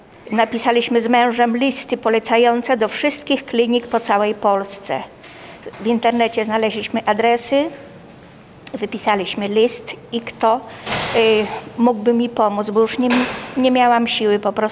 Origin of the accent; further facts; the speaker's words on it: Lublin, Lublin Voivodeship, Poland; Pochodzę z Lublina.